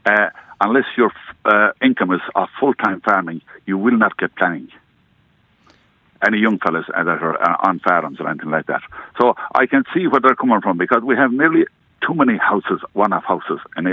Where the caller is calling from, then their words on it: Kinvara, County Galway, Ireland; I'm calling from near Kinvara in County Galway.